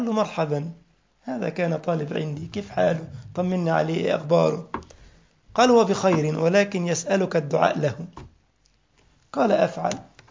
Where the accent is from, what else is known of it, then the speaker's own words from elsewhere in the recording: Egypt; بيسموه عندنا في مصر لك أسر ديل